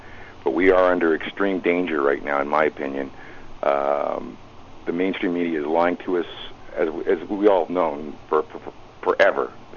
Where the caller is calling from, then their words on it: Montreal, Quebec, Canada; I'm calling from Montreal again